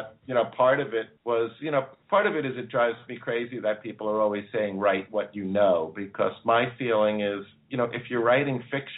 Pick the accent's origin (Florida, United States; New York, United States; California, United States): New York, United States; New York City; I grew up in Queens.